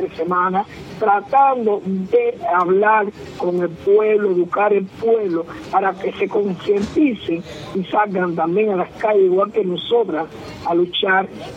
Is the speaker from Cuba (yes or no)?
yes; Cuba; todos somos cubanos y que todos somos hermanos